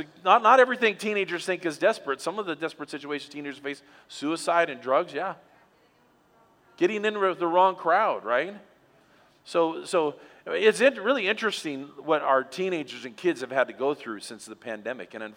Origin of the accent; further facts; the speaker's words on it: West Coast, United States; I grew up on the West Coast. I can make fun of it.